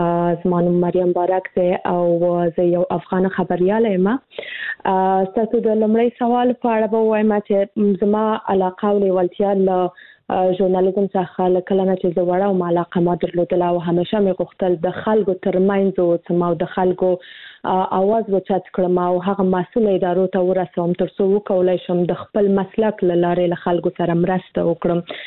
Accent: Kabul, Afghanistan; زه خو د کابل کې زیږیدلې یم، د کابل ولایت څخه یم

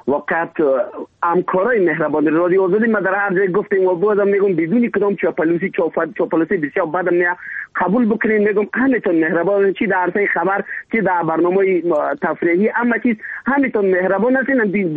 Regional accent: Afghanistan; ما افغان هستیم

